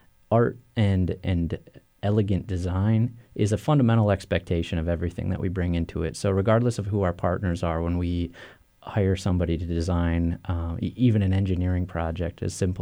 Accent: Michigan, United States; But I hail from Michigan.

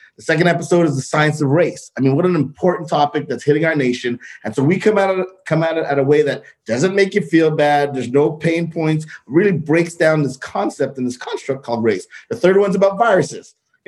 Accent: Canada; I'm Canadian. And as all good, you know, African-American, African-Canadian kids

